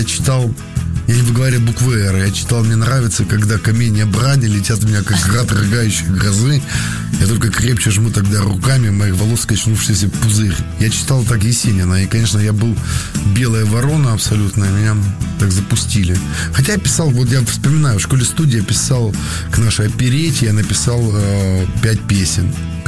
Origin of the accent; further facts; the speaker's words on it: Eastern Ukraine, Ukraine; Ну, я украинец, советский украинец, и я такой восточный украинец, который жил долго на западной Украине.